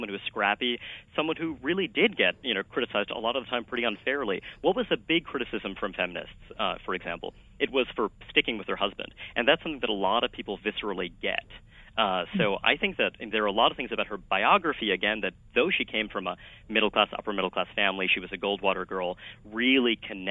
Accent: Brooklyn, New York, United States; like my folks and the kind of people that I grew up with in Brooklyn

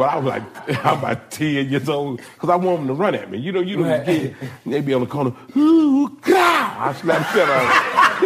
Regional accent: Atlanta, Georgia, United States; But I'm born and raised in Atlanta, Georgia. Grady, baby.

